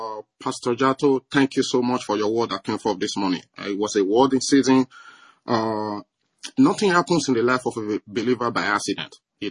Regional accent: New York City, New York, United States; I'm a public school teacher in New York City. I'm from New York City.

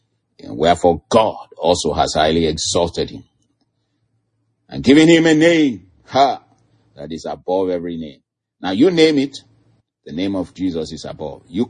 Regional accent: Nigeria; moved away; I was coming from Nigeria years ago. I knew very little about all these sicknesses and diseases. And I came to this country, I started hearing all kinds of things.

